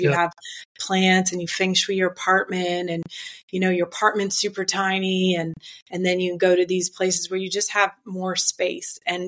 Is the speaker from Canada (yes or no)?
yes; Toronto, Ontario, Canada; born there; right now I'm in Toronto, and I was born in Toronto. And then unlike most Canadians, just like most Americans, you don't usually live in every part of America. But I've lived in most parts of Canada